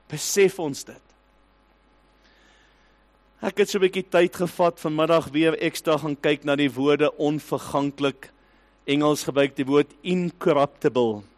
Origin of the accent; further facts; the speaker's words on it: Port Elizabeth, Eastern Cape, South Africa; Ek het al vergeet hoe dinge by die see roes, terwyl ek groot geword het as kind in Port Elizabeth.